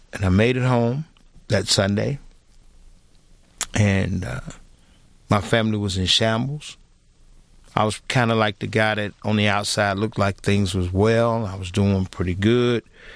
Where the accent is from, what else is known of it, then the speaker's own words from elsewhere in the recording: Atlanta, Georgia, United States; Okay, I was born in Atlanta, Georgia, in the inner city of Atlanta, Georgia.